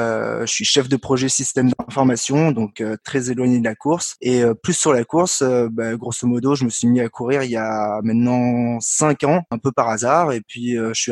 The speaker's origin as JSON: {"language": "French", "town": "Paris", "region": "Île-de-France", "country": "France", "said": "moi je suis … j'ai 28 ans, je suis parisien."}